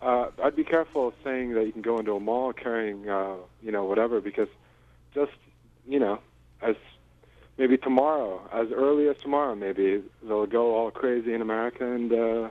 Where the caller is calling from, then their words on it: Montreal, Quebec, Canada; I'm calling from Montreal.